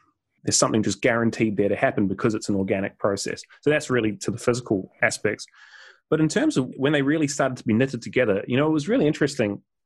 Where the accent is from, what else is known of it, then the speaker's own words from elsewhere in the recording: New Zealand; moved away as an adult; But then when I was 21, I moved from New Zealand to the US and to have a backpacking experience. And I ended up spending 2 years exploring across the US and Canada.